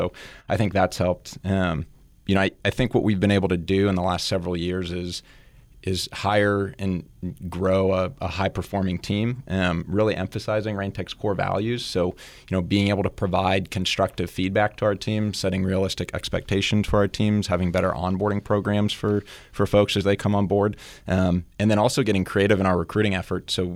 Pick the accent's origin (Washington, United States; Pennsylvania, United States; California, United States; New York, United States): California, United States; San Luis Obispo; I'm a central coast native. I was born in San Luis Obispo.